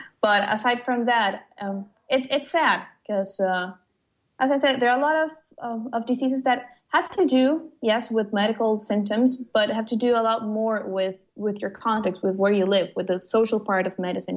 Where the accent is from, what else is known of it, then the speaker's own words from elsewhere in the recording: Costa Rica; when I come from Costa Rica, we suffer a lot from tropical diseases